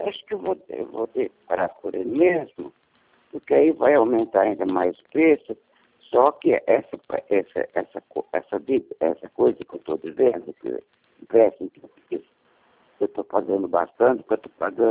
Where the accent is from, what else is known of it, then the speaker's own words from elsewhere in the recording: Araraquara, São Paulo, Brazil; Eu sou de Araraquara.